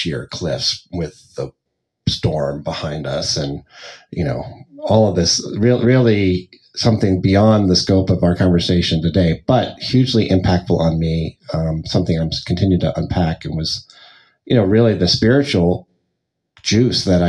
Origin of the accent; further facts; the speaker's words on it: East Coast, United States; I grew up back east, but the time I'm thinking of now is when I lived in suburban Maryland, outside of Baltimore